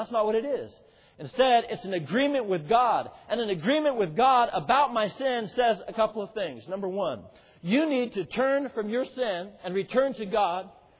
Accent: Colorado Springs, Colorado, United States; When I was, again, growing up in Colorado Springs area, I had two little brothers.

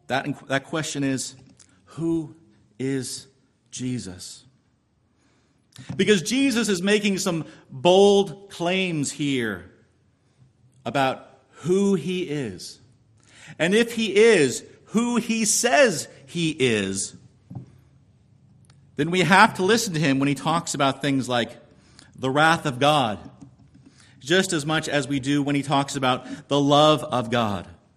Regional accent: California, United States; you know, I'm from California.

